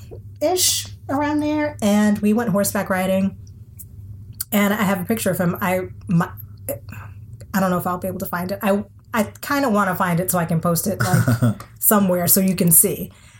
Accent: Texas, United States; I'm a Texan, born and raised, did not get on a horse until I went to the great state of Massachusetts.

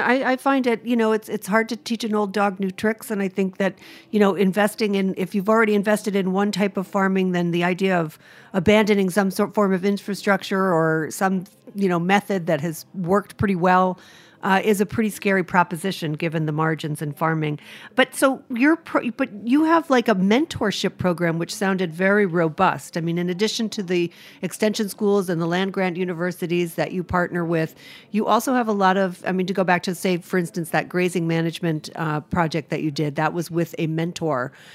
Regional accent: Rhode Island, United States; I know a bunch of farmers, and I'm from Rhode Island, and there's a lot of farmers there that lease land.

